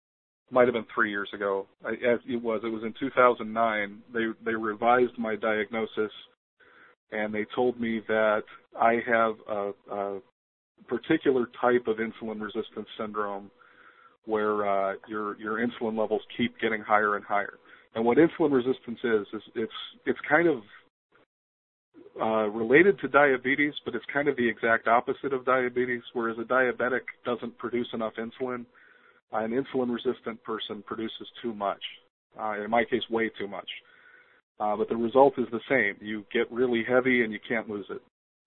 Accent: Ohio, United States; Well, I'm 36 years old. I'm, you know, I was raised in Ohio all my life.

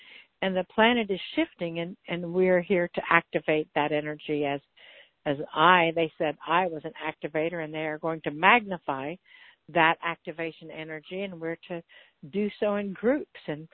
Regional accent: Kansas, United States; also born or lived in Missouri; this little girl from Missouri. I mean, I grew up in Kansas.

